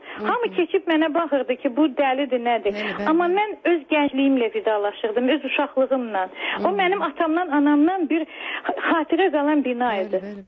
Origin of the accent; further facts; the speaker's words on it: Baku, Azerbaijan; mən bugün öz doğma şəhərimdə özümü izqoy kimi hiss edirəm. Çünki mən hiss edirəm ki, mənə hərdən elə baxırlar ki, mən hansı planetdən gəlib düşmüşəm. Bakı həmən Bakı deyil.